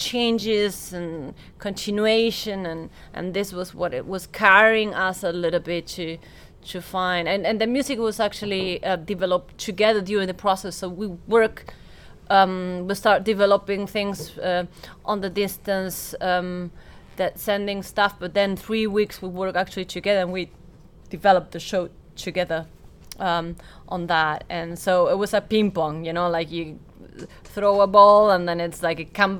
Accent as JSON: {"language": "English", "country": "Argentina", "tie": "born or raised there", "said": "Born and raised in Argentina, we have a very particular with … which were really really popular there, and like we grew up listening to those songs and so on."}